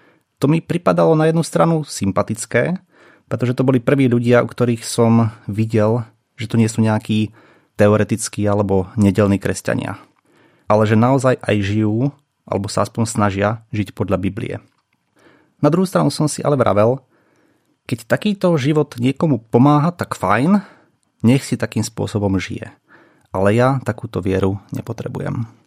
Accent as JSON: {"language": "Slovak", "region": "central Slovakia", "country": "Slovakia", "said": "Pochádzam z dediny, zo stredného Slovenska, kde bola nejaká forma viery automatická."}